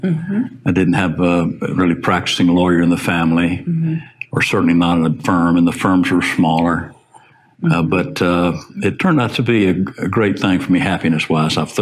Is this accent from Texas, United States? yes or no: yes; Beaumont, Texas, United States; I did. Beaumont, Texas, of course, Laura, is over in the southeast corner.